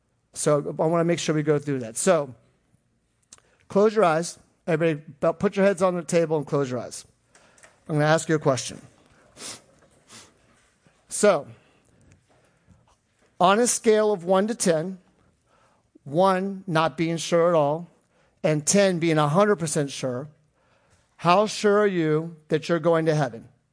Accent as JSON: {"language": "English", "town": "Reston", "region": "Virginia", "country": "United States", "tie": "born or raised there", "said": "I grew up here in Northern Virginia. I grew up in Reston."}